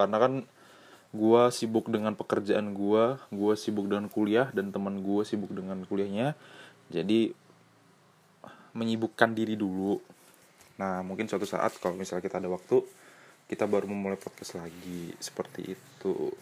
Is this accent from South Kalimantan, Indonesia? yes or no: no; Semarang, Central Java, Indonesia; gue asli Semarang. Tapi orang tua Medan, gue lahir gede tapi di Semarang